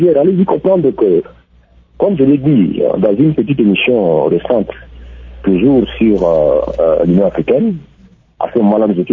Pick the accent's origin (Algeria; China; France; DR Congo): DR Congo; Je crois que l'histoire l'a rattrapé très chez nous au Congo.